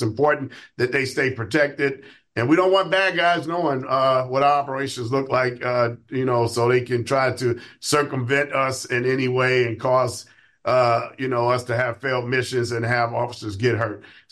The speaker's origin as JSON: {"language": "English", "town": "Chicago", "region": "Illinois", "country": "United States", "tie": "born or raised there", "said": "So growing up in Chicago and working in Chicago my whole career, I was able to see this."}